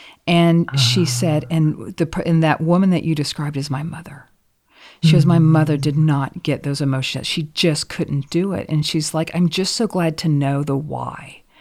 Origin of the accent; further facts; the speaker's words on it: Oklahoma, United States; One I had to learn is that where actually all of our organs were in our body. Because I was raised in Oklahoma.